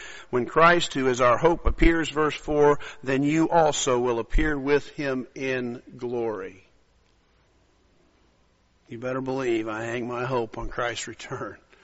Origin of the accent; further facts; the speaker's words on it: Australia; born there; The fact that I was born in Australia, I would be able to carry an Australian passport if I filed for that. I carry an American passport.